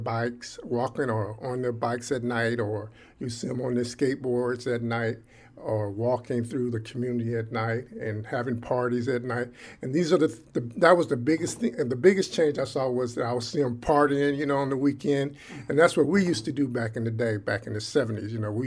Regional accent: Oakland, California, United States; I grew up in Oakland. I grew up in Oakland and born and raised here.

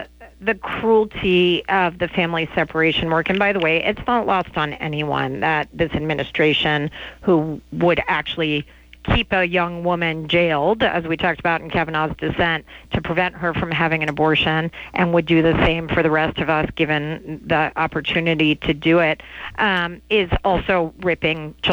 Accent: Texas, United States; we're even in my home state of Texas

